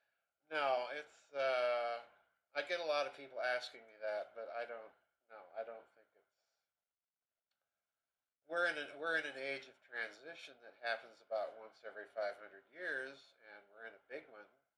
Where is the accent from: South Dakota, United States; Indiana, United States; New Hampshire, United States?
South Dakota, United States; Sioux Falls; also born or lived in Arkansas / Oklahoma / Oxford, England; I was born in Sioux Falls.